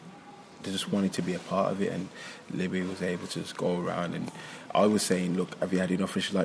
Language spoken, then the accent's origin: English; Scotland, United Kingdom; And I think as a Scottish athlete as well